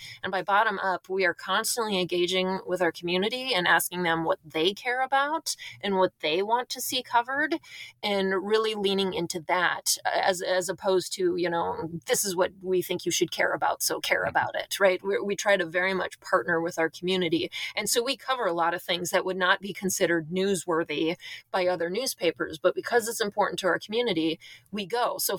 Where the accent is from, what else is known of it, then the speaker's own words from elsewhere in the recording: North Dakota, United States; accent: North Dakota; I'm from a rural area in North Dakota. That's what my accent is for people who are listening. Okay. So I'm from a town of 2,500 people in Western North Dakota.